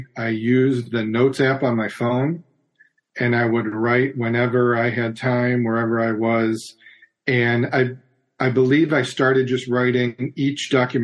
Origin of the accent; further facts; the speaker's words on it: Chicago, Illinois, United States; So I come from a law enforcement family, and I'm from Chicago.